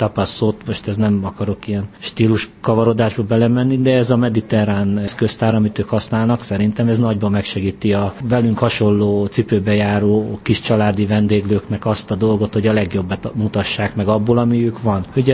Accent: Hungary; mi magyarok vagyunk

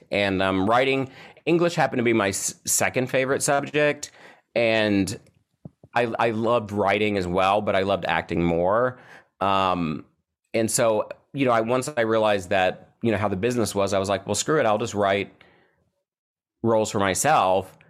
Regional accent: Kentucky, United States; I will say, though, when I was at the American Academy of Dramatic Arts, since I was from Kentucky

